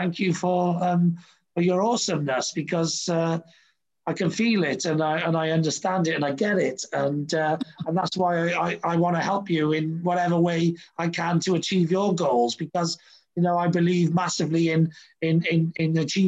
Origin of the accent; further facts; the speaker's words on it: Wales, United Kingdom; Because I'm a Welsh dragon.